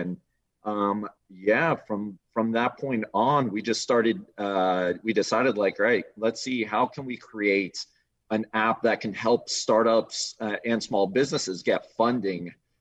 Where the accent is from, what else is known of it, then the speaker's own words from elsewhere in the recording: Coral Springs, Florida, United States; moved away as an adult; also born or lived in Michigan; So, funny story. I've lived in Florida my whole life. Actually, from South Florida, Coral Springs, Fort Lauderdale area. But then ended up moving to go to law school in Michigan.